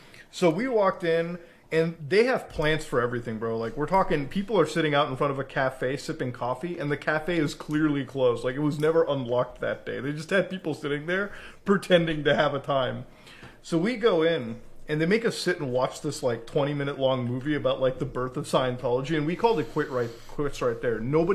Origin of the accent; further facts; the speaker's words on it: Canada; no, I'm from Canada, bro.